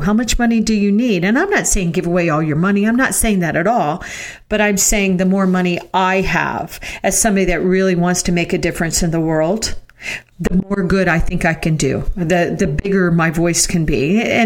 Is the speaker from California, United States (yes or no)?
no; Florida, United States; I come from a middle class family. We grew up in Florida